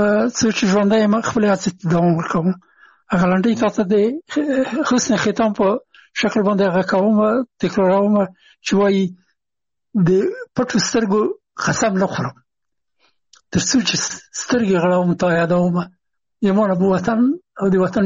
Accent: Afghanistan; هغه زه نه پېژندلم چې زه هم افغان یم، ما ته یې نه پېژنده چې افغان یم.

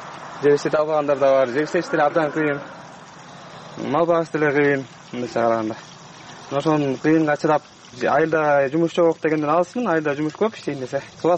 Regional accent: Chymkorgon, Chuy Region, Kyrgyzstan; Чымкоргон айылында өскөм. Чымкоргон мектебин бүткөн мен 11 классты.

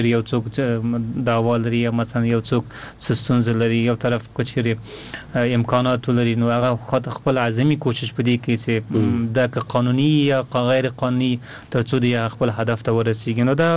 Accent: Afghanistan

